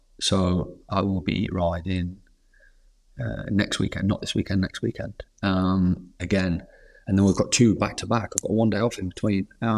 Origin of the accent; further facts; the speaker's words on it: United Kingdom; being a British rider, being on the British grid is always good.